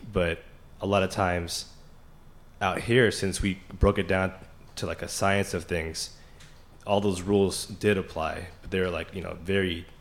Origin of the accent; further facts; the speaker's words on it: West Coast, United States; Well, the thing was, I'm from the West Coast